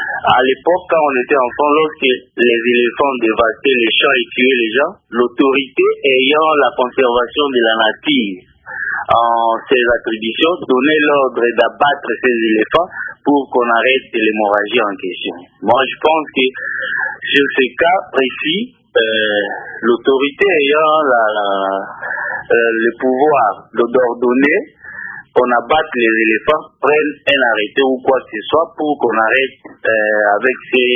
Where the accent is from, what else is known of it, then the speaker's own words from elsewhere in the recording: Équateur, DR Congo; Moi qui vous parle, je suis originaire de l'Équateur.